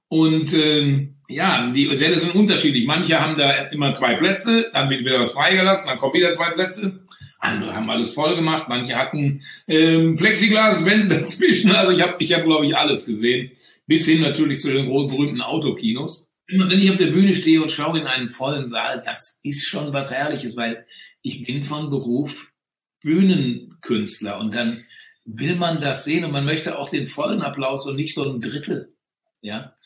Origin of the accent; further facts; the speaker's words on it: Bonn, North Rhine-Westphalia, Germany; ich bin Bonner